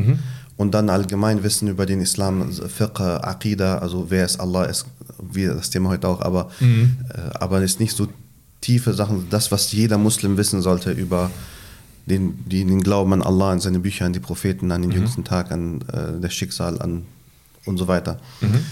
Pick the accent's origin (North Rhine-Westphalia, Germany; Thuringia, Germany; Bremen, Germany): Bremen, Germany; Ich bin in Deutschland, in Bremen aufgewachsen und habe nach meinem Abitur das Interesse gehabt